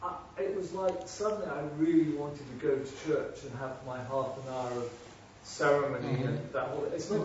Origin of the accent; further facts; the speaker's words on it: India; I'm not actually a Buddhist, a Christian with an Indian, I'm Indian teacher